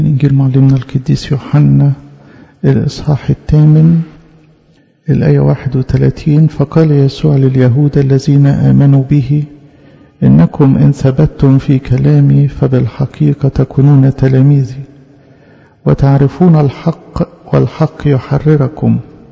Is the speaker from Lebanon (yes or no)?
no; Egypt; وده عمل بيخصنا إحنا كمصريين